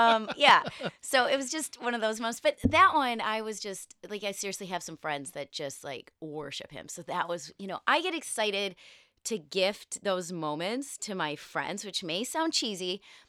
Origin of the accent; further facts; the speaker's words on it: Midwest, United States; You know, I'm getting used to it, but we're from the Midwest.